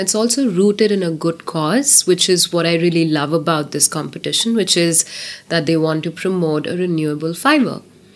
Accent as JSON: {"language": "English", "country": "India", "said": "I was from India, Southeast Asia."}